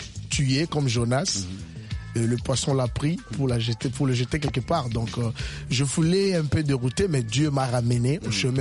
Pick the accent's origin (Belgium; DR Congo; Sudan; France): DR Congo; comme je suis congolais, donc le rumba déjà est